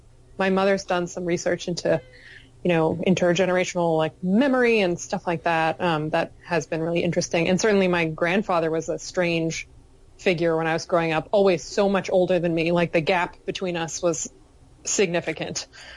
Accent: Mount Kisco, New York, United States; born there; I am, yeah. I was born in Mount Kisco, New York.

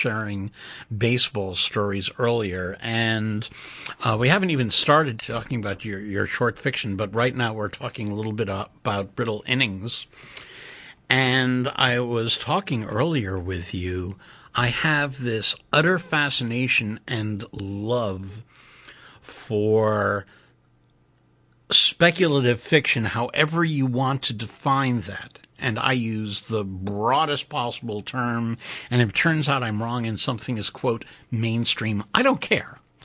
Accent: Queens, New York, United States; I come from the next generation. I grew up in Queens, in the shadow of Shea Stadium, which is the closest thing that you had to a successor of the Dodgers.

